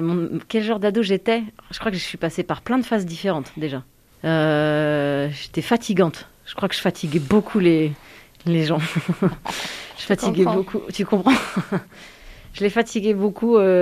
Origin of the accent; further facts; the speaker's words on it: Île-de-France, France; also born or lived in Suresnes; Près de Paris, exactement. Ouais. Je suis née là-bas. Et après, j'ai grandi dans les Yvelines, qui est un autre département en Île-de-France. J'étais entre la campagne et la ville, un peu. Voilà, donc j'ai passé toute mon enfance là-bas et j'en suis partie à 18 ans.